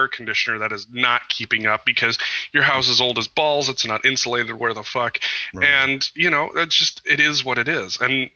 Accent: Montana, United States; I mean, in where I grew up in Eastern Montana, we had this, you know, it was MDU and it was a cold-fired plant.

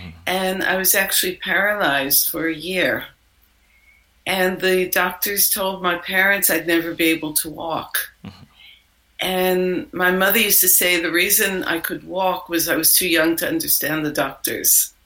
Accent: Brooklyn, New York, United States; And I don't know why, because I grew up in Brooklyn. I didn't know anyone who had ever been to India.

